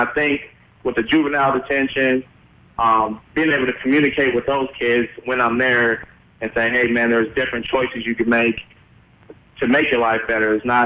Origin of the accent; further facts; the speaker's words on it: Los Angeles, California, United States; I grew up in South Central Los Angeles, so I didn't always have the best childhood.